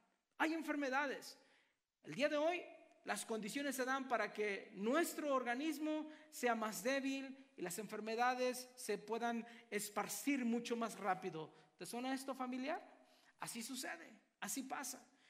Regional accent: Mexico; yo vengo de México, yo nací en México

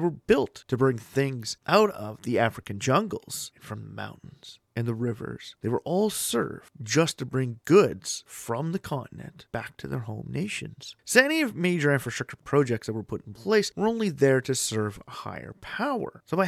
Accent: Canada; building new mines in my home country, Canada, can be a snail's pace.

